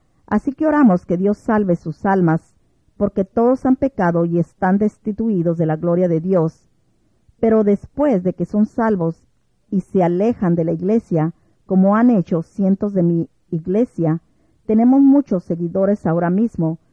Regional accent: Chicago, Illinois, United States; uno de mis propios arzobispos de Chicago, de donde soy

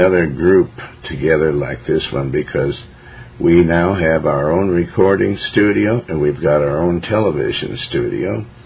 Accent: Montana, United States; We went through Oregon, Washington, and all throughout the different places that I was raised in Montana.

